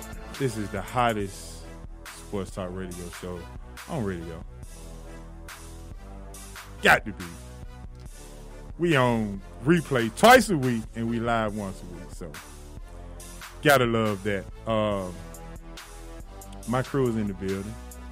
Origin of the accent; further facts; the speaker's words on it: Bankhead, Georgia, United States; I am from Bankhead